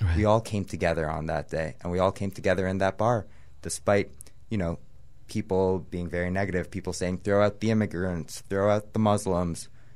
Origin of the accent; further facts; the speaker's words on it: Egypt; also born or lived in Canada; now in New York, United States; I'm from Egypt originally. My father's Egyptian. My whole father's side's Egyptian.